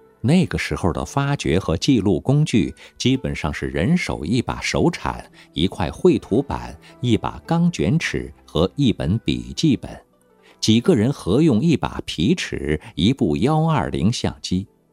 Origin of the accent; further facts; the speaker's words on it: Chongqing, China; 因为我是重庆人，天生不会骑车